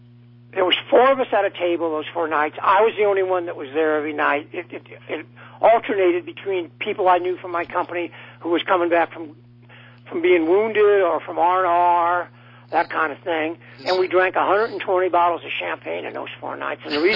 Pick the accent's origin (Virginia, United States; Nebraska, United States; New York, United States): Nebraska, United States; Omaha; But I know it was damn near empty when we landed in Omaha, my hometown, at 3 in the morning, and there was a blizzard in progress.